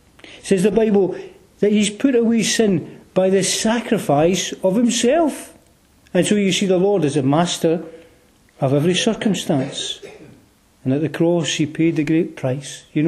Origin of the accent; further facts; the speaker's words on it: Glasgow, Scotland, United Kingdom; I grew up in Glasgow, and we lived in a little tenement building.